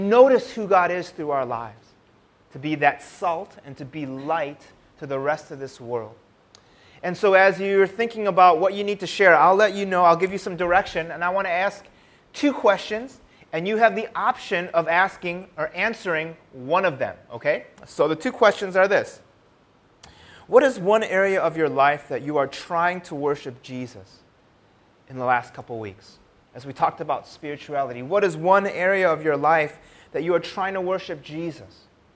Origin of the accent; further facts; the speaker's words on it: Michigan, United States; now in Indonesia; We came from the United States, from a state called Michigan